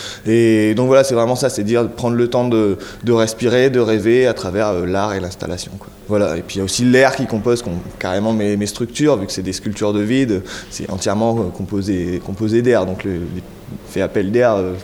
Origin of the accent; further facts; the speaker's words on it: Calais, Hauts-de-France, France; à la base je viens de Calais